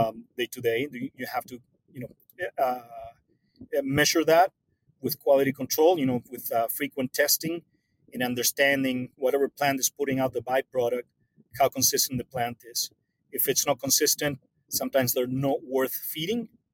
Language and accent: English; Argentina; English is a second language; You know, obviously I'm from Argentina